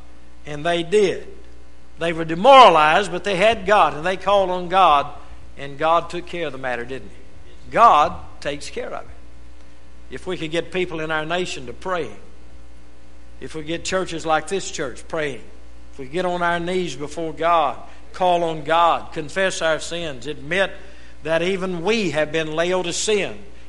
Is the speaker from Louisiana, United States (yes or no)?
yes; Louisiana, United States; now in Texas, United States; And I'm barely a Texan by 4 months. If it's to my advantage, I claim it. If not, I say I was raised in North Louisiana.